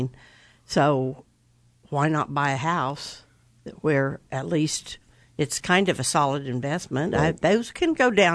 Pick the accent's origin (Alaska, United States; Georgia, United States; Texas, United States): Texas, United States; Mean, we're from Texas.